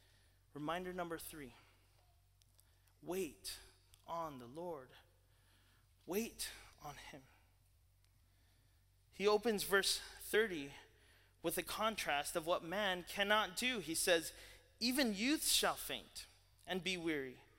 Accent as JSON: {"language": "English", "town": "Louisville", "region": "Kentucky", "country": "United States", "lives_now": "Texas, United States", "said": "I came from Louisville before we moved to Texas, and we have a lot of Cardinals up there."}